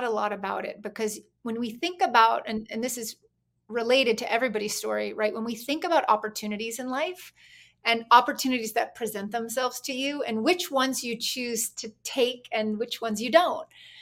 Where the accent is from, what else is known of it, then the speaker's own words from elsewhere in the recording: Brooklyn, New York, United States; also born or lived in San Francisco; I grew up in Brooklyn Heights, which is a nice neighborhood just across the bridge from Manhattan. really, you know, spent early years there, but also lived in San Francisco for 3 years as a child